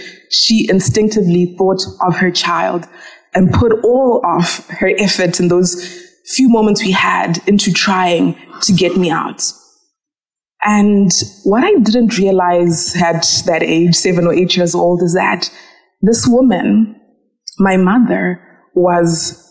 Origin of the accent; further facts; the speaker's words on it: Zimbabwe; I'm originally from Zimbabwe.